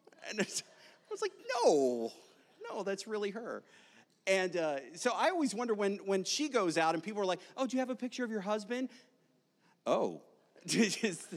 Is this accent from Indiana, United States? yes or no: no; Kennett Square, Pennsylvania, United States; also born or lived in Delaware; now in Dallas, United States; I grew up in Delaware, or actually, I grew up in Pennsylvania, was born in Delaware